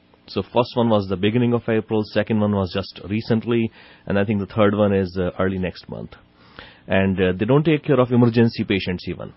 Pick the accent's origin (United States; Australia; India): India; when I grew up in India and I went to med school in India, doctors striking was a common occurrence there.